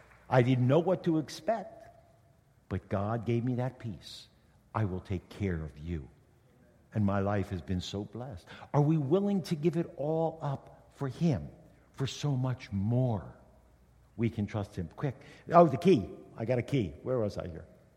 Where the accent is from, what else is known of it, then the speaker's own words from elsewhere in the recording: East Coast, United States; I loved New Jersey. I grew up in the East Coast.